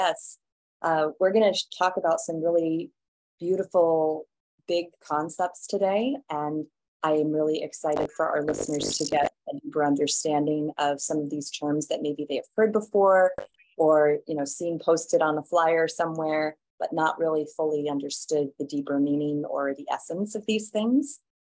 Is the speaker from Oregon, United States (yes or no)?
yes; Ashland, Oregon, United States; We're both from Ashland, Oregon, so we have that connection.